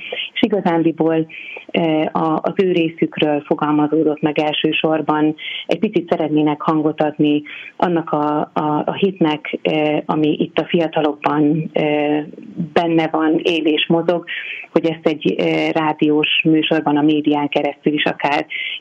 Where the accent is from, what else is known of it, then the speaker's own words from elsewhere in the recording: Szabolcs-Szatmár-Bereg, Hungary; Mária Pócshoz nagyon közel állok, hiszen a környékről származom